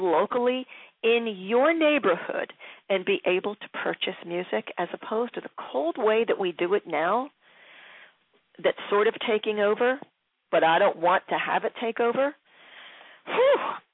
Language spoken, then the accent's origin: English; Philadelphia, Pennsylvania, United States; a lot of Philly, because that's my hometown, to give you a local flavor.